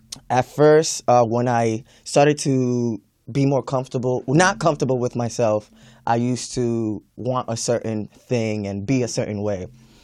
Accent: New York, United States; also born or lived in Puerto Rico / Lynn, United States; now in California, United States; I was born in Puerto Rico. On Christmas Day, half Dominican. Nice. I was raised in New York, and some of my high school and college years, I was in Boston as well. Lynn, Massachusetts.

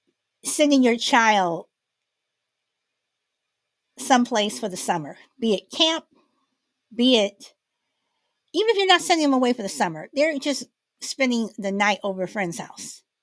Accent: Chicago, Illinois, United States; growing up in Chicago, one of the stories that was constantly talked about, at least in the circles that I grew up in, was Emmett Till.

